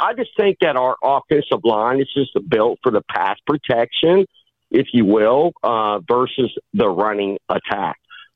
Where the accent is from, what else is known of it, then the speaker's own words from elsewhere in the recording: Ohio, United States; Listen, man, I'm from Ohio.